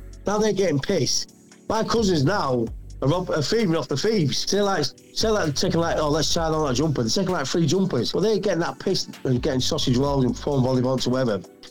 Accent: Yorkshire and the Humber, United Kingdom; The estate next to mine, there was Nunsthorpe, I'm from the Nunsthorpe, there was a Grange, there was St. Michael's.

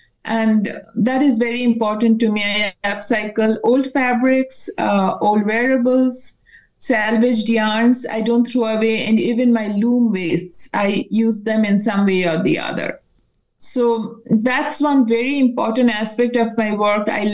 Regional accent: India; because growing up in India, you're just surrounded by colors.

